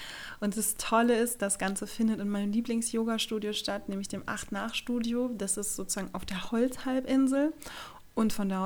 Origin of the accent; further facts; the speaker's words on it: Rostock, Mecklenburg-Vorpommern, Germany; Die finden am 11. und am 12. Mai statt in meiner Heimatstadt Rostock.